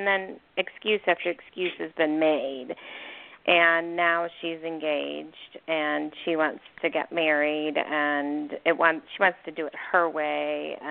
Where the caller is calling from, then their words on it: Arizona, United States; from Arizona.